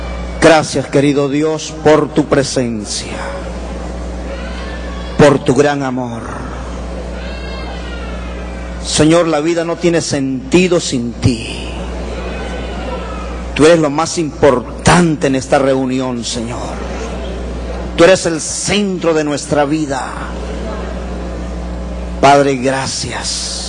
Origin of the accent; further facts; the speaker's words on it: Venezuela; Bueno, vengo desde Venezuela, un país donde con un dólar usted llena, yo lleno mi camioneta y me sobra dinero.